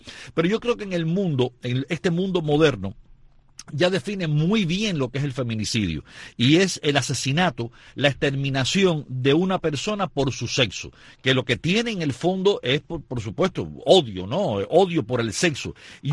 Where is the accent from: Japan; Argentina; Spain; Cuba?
Cuba; todos nosotros somos cubanos.